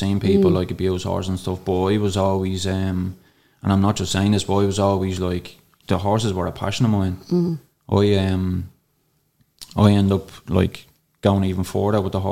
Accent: Dublin, Leinster, Ireland; I've had probably, I'd say, up in around 10 horses like growing up in Darndale, and most of them got pounded.

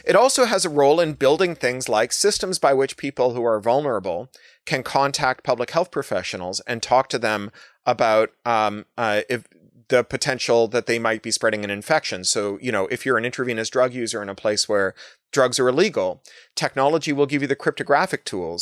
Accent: Toronto, Ontario, Canada; I grew up in Toronto, like, wheat pasting posters to telephone poles for political causes.

